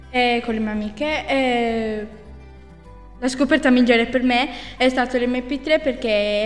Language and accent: Italian; Mamoiada, Sardinia, Italy; vengo da Mamogliada di Orgosolo e studio nella scuola seconda di Mamogliada.